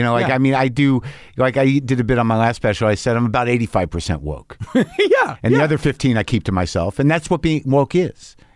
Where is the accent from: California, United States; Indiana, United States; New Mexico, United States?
New Mexico, United States; Yeah, I grew up in New Mexico. A lot of guns around. My dad had guns.